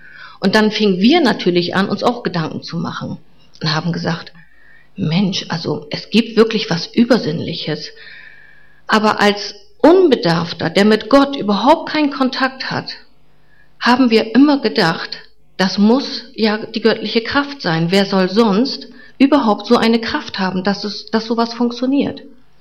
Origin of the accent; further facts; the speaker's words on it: Fischerhude, Lower Saxony, Germany; born there; Ich bin geboren 1957 in Fischerhude.